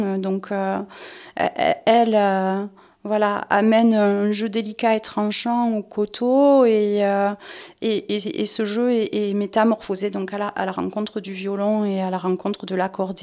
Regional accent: Coimères, Nouvelle-Aquitaine, France; je suis originaire du Sud Gironde, j'ai grandi à Coimère, voilà. Enfant du pays, donc ma scolarité en grande partie à Bazas, avant de partir, mais pas trop loin, sur Bordeaux, faire mes études.

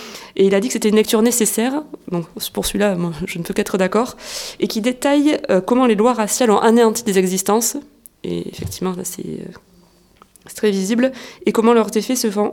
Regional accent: France; Parce qu'effectivement, nous en tant que Français, c'est pas quelque chose qui nous appartient.

